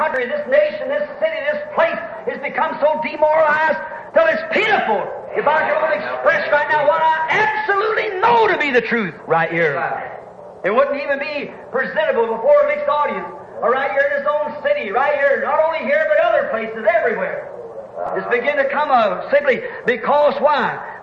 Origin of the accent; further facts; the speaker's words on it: United States; I'm an American, certainly.